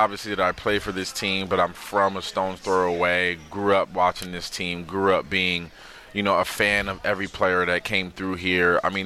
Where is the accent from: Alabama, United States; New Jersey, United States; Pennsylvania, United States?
New Jersey, United States; Paterson; You guys don't understand. I'm from Paterson, New Jersey. I will never live that down.